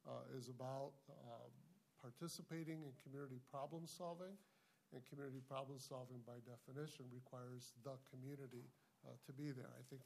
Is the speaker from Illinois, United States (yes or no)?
yes; Chicago, Illinois, United States; now in Twin Cities, United States; Members, I come from communities where I grew up in Chicago, and I've lived in communities here in the Twin Cities